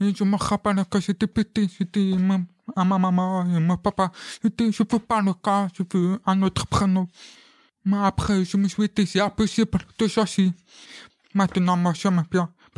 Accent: France; Comme moi, je suis français et un peu italien.

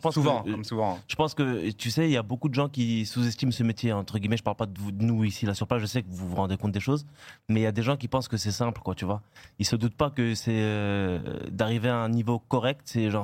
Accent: Grand Est, France; Donc, je suis alsacien, frérot.

